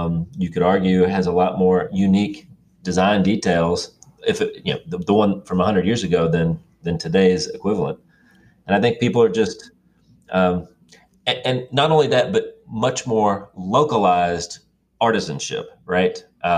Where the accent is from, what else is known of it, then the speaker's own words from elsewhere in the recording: Germantown, Tennessee, United States; So I grew up on Cordes Road in Germantown